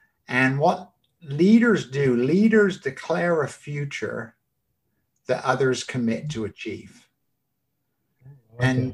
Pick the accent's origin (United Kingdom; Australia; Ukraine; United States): United Kingdom; England; But I grew up in the UK. I grew up in England, which probably also says a lot about my passion for soccer.